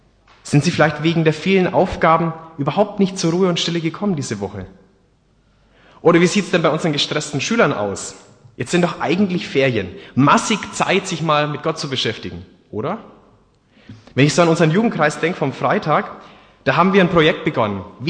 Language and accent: German; Bavaria, Germany; Ansonsten komme ich ursprünglich aus Bayern. Bin da geboren, im Nördlinger Ries.